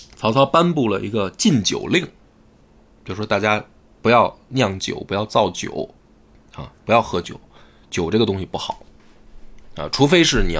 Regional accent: Shandong, China; 这个鲁国，那我的故乡

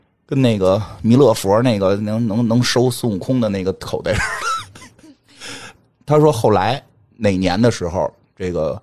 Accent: Beijing, China; 必须得替我们北京正一下名，就北京当时有说法，说我们北京人没有人没丢过自行车。

